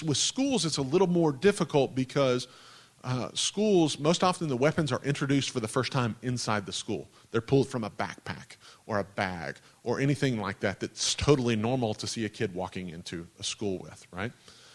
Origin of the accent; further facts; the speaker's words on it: Texas, United States; like back where I grew up, they called it the hug and howdy ministry, right? I'm from Texas, and they said dumb stuff like that.